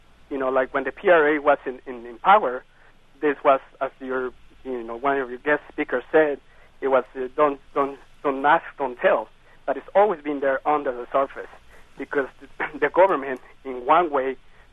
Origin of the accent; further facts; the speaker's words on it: Guadalajara, Jalisco, Mexico; I was born and raised in Mexico. I lived in the second largest city, which, Guadalajara.